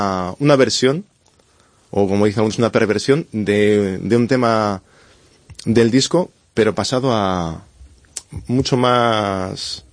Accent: Zamora, Castile and León, Spain; now in Villalpando, Spain; natural soy de Zamora.

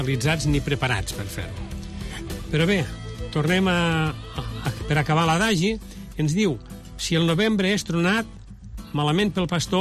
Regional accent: Lleida, Catalonia, Spain; em diu una senyora, d'on vens? Dic, de Lleida.

